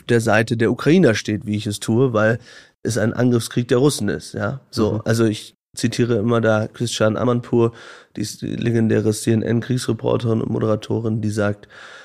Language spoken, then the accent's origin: German; Aurich, Lower Saxony, Germany; Und ich erlebe das interessanterweise bei mir in der Heimat, ich komme aus Aurich und aus Friesland